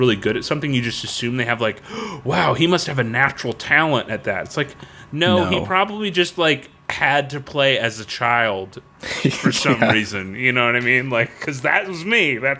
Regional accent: Florida, United States; So, as you know, I grew up in Florida.

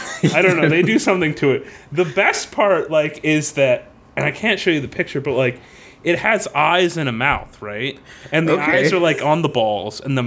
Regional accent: Florida, United States; That's what I've heard every, like, growing up in Florida, that's always what I heard.

